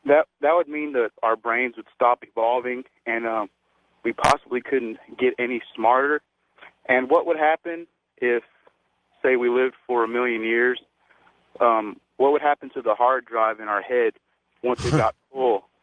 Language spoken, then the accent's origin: English; Austin, Texas, United States; I'm from Austin, Texas.